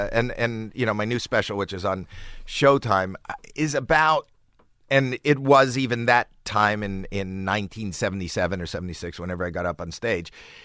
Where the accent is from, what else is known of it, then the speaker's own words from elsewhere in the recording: Toronto, Ontario, Canada; I'm from Toronto